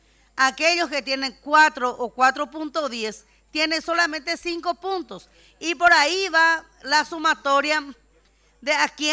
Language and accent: Spanish; Paraguay; todos somos paraguayos y seres humanos que necesitamos tener la oportunidad para salir adelante